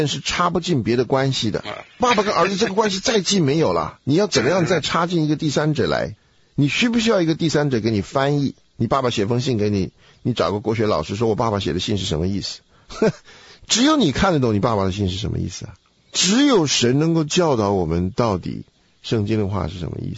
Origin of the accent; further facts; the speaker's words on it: China; 我们中国人是反过来，我们是先有一大堆的语言